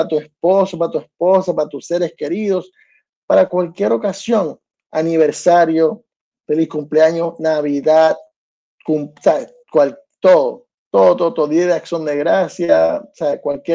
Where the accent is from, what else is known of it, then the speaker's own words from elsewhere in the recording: New Jersey, United States; Y en New Jersey, donde yo crecí